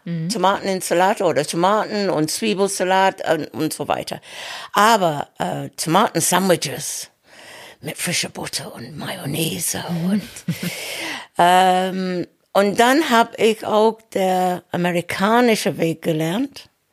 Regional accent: Sheffield, Yorkshire and the Humber, United Kingdom; German is a second language; moved away as an adult; now in Germany; Ich komme aus Sheffield, aus Yorkshire.

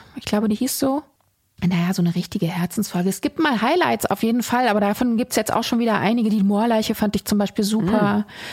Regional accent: East Germany, Germany; Ich bin ja im Osten groß geworden

